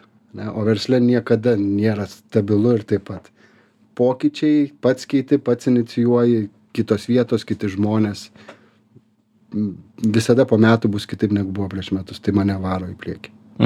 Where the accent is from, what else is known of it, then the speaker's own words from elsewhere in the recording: Biržai, Panevėžys County, Lithuania; Aš iš Biržų.